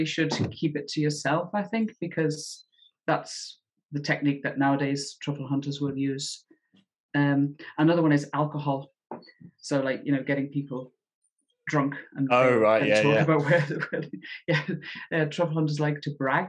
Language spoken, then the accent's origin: English; Liverpool, North West England, United Kingdom; I don't know if I told you, I'm from Liverpool.